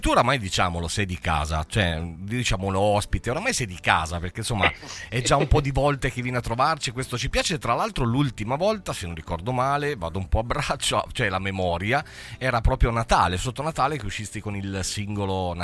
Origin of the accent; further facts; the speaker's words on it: Massa, Tuscany, Italy; Io sono di Massa, quindi spesso vengo a Genova